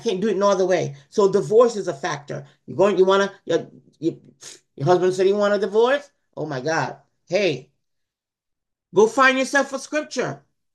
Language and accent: English; Jamaica; I'm from Jamaica. I'm from a Jamaican heritage. I'm a Jamaican.